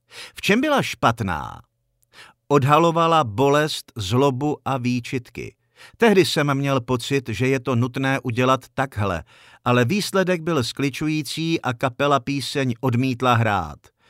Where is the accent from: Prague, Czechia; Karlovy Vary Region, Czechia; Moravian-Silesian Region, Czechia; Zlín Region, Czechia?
Prague, Czechia; Taky jsem byl z Prahy, Pražák, vypadalo to skoro na třídní problém.